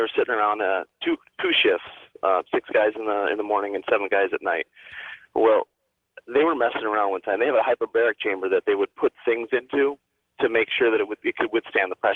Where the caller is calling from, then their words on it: Upper Sandusky, Ohio, United States; Right now I'm in Upper Sandusky, Ohio. I'm a truck driver.